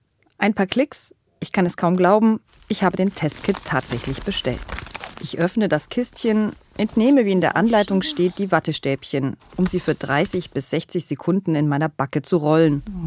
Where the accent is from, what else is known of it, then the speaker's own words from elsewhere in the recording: Munich, Bavaria, Germany; Ich bin nach München gefahren, in meine Heimat, um meine Eltern zu besuchen.